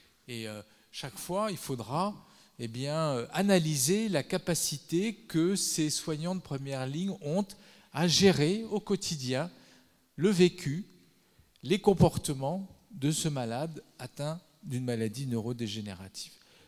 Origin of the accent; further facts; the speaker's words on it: Paris, Île-de-France, France; je suis parisien